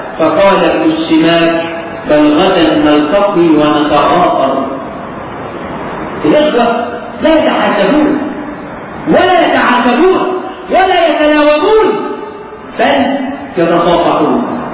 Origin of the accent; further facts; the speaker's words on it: Egypt; حتى الحقيقة عندنا في مصر مش عارف بقى عندكم المثل ده ولا لا